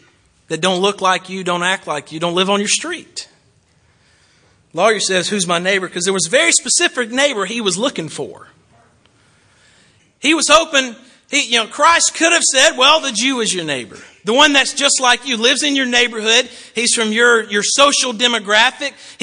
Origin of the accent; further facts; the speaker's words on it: Alabama, United States; I'm from Alabama. A lot of y'all are from the South.